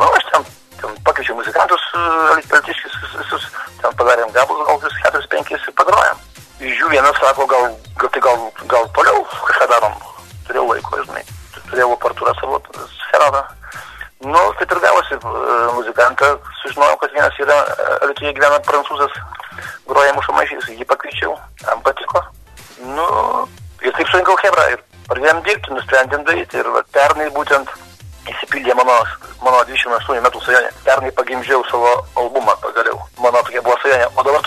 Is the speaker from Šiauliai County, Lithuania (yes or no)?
no; Alytus, Alytus County, Lithuania; Oi, iš Kauno, oi, atsiprašau, oi, alitiškiai.